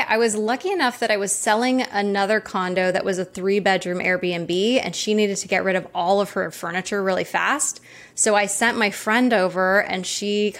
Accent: Maui, Hawaii, United States; So I grew up in Maui and I'm actually in Maui right now.

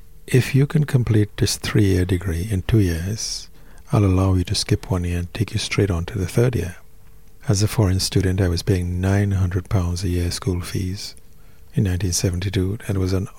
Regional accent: Trinidad & Tobago; I'm West Indian, you know. I'm from Trinidad.

